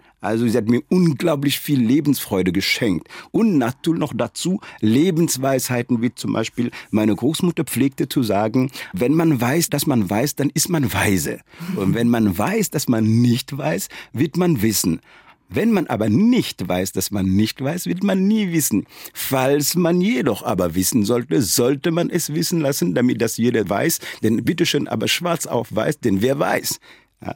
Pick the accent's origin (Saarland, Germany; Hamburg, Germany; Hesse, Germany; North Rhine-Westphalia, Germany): Saarland, Germany; Da sind wir Saarländer und die Senegalesen gleich.